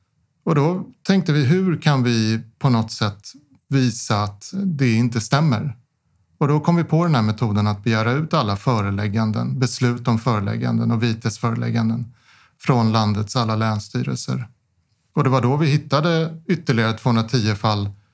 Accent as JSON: {"language": "Swedish", "town": "Stockholm", "region": "Stockholm County", "country": "Sweden", "tie": "born or raised there", "said": "Alltså jag är ju uppväxt i Stockholm så att det är ju begränsat."}